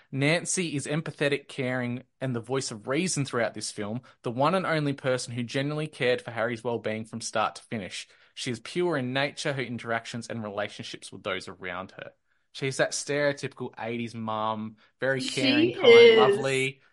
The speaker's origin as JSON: {"language": "English", "country": "Australia", "said": "I'm an Australian looking at a Native American names."}